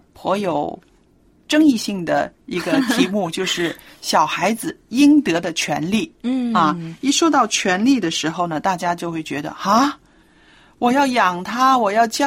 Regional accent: China; 我们看一看我们中国人的家庭在这方面呢，到底做到了多少

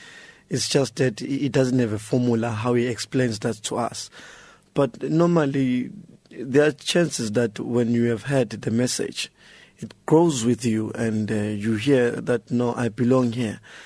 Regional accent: Soweto, Gauteng, South Africa; also born or lived in KwaMvuma, KwaZulu-Natal; Basically, I'm from Soweto, Johannesburg, but I'm born at Kwamvuma.

